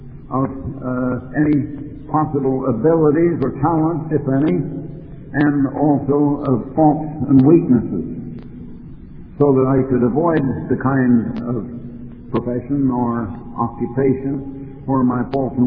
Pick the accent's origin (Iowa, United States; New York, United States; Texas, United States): Iowa, United States; Des Moines; born there; moved away; I was born in Iowa, in Des Moines, Iowa. And we've moved out here to the West Coast. I came out here in 1924.